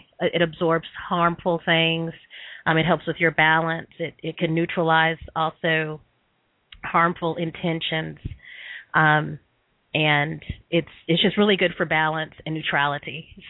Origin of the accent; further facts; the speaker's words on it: Tennessee, United States; also born or lived in Massachusetts; Okay. Well, I grew up in Tennessee.